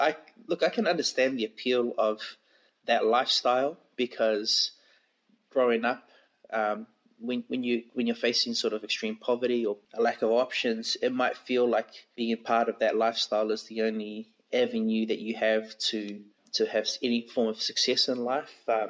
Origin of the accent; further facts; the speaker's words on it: New Zealand; now in Australia; I speak as a Samoan growing up in New Zealand and then coming to Australia